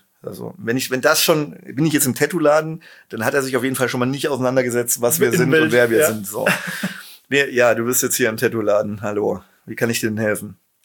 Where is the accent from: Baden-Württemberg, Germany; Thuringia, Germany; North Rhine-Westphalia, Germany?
Thuringia, Germany; Schmalkalden; born there; aber ich bin Ossi und bin in Schmalkalden geboren.